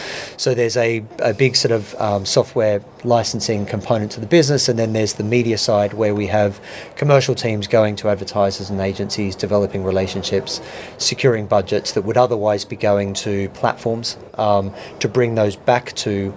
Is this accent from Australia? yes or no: yes; Australia; now in United Kingdom; I then moved to the UK. I'm Australian originally. I moved to the UK